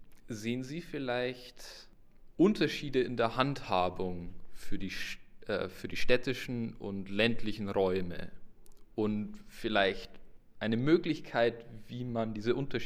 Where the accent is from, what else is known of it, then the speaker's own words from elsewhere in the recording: Bavaria, Germany; Ich komme aus Niederbayern, aus tiefländlichen Raum, aus der Hallertau, also da, wo wahrscheinlich der ganze Hopfen für München herkommt.